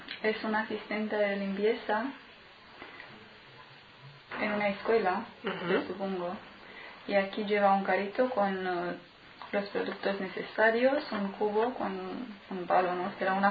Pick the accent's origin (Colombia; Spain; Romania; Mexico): Romania; Zimnicea, Teleorman; Spanish is a second language; Sí, soy de Rumanía, ciudad Vinnytsia.